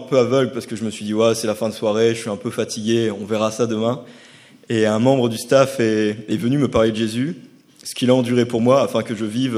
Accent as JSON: {"language": "French", "town": "Boulogne-sur-Mer", "region": "Hauts-de-France", "country": "France", "said": "j'ai 21 ans, je fais des études de mécanique aéronautique à l'université Paul Sabatier. Et je suis originaire de Boulogne-sur-Mer, dans le nord de la France"}